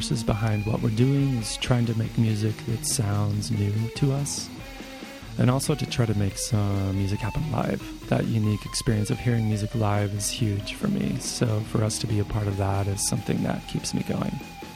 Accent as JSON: {"language": "English", "town": "Price", "region": "Utah", "country": "United States", "tie": "born or raised there", "said": "It's a song about how short life is, about growing up in Price, Utah, and in my school's playground right next door to the cemetery."}